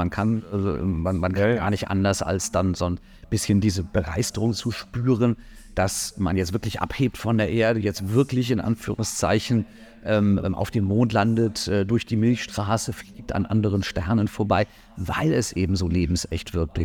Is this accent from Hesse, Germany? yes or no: no; Lübeck, Schleswig-Holstein, Germany; also born or lived in Münster; Naja, ganz ursprünglich komme ich aus Lübeck, also aus der Gegend, könnte man sagen, im weitesten Sinne. Und habe dann aber tatsächlich 15 Jahre in Münster in Westfalen gelebt